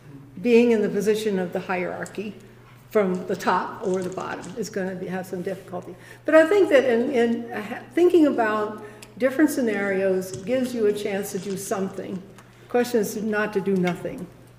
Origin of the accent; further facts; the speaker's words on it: Chicago, Illinois, United States; I'm a Chicagoan too, so I had my ideas about the South before I got here too.